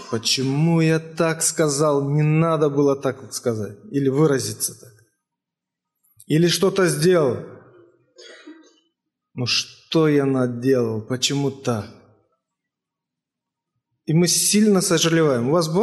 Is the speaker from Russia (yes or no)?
no; Moldova; Я из Молдавии, юг Молдавии, церковь Бежгиоз.